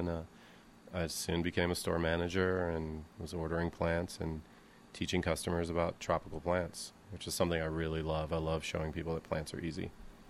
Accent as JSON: {"language": "English", "town": "Champaign-Urbana", "region": "Illinois", "country": "United States", "also_born_or_lived": "Olympia", "said": "I'm from here. I'm from Champaign-Urbana. I went away to college in the Olympia, Washington, to go to the Evergreen State College in like 1992. I was out there for 7 years."}